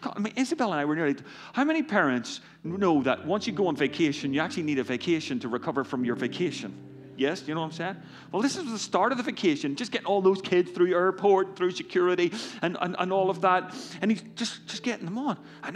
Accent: Northern Ireland, United Kingdom; now in United States; I grew up in Northern Ireland.

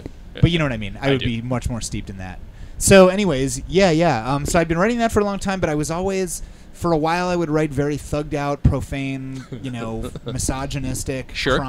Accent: Cleveland, Ohio, United States; also born or lived in Israel; Grew up in Cleveland.

